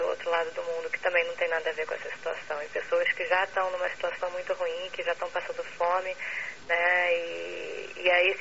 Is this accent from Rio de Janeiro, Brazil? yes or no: yes; Rio de Janeiro, Brazil; moved away as an adult; now in Los Angeles, United States; eu sou brasileira do Rio de Janeiro e eu tô em Los Angeles estudando na UCLA.